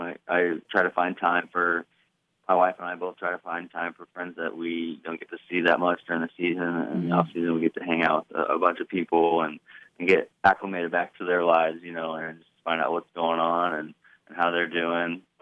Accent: Tuscola, Illinois, United States; also born or lived in Urbana; So I was born in Urbana. I grew up in Tuscola, Illinois. My whole family still lives in the area there.

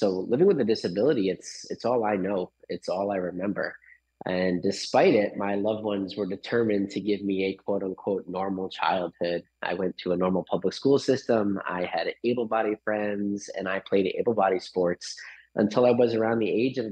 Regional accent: Long Island, New York, United States; Fortunate enough for me, I grew up on Long Island in New York

